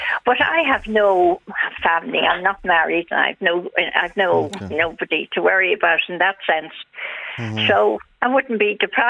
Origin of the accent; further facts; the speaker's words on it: Dublin, Leinster, Ireland; now in Celbridge, Ireland; I'm from Clonskee South County, Dublin. I lived there with my parents for a long time. And in 1981, I bought a house in Selbridge